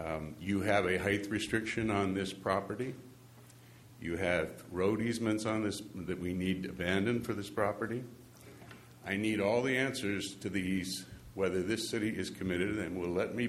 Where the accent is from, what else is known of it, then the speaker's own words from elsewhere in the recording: Atascadero, California, United States; This is good for Atascadero. I've lived here for 28 years. This is my hometown.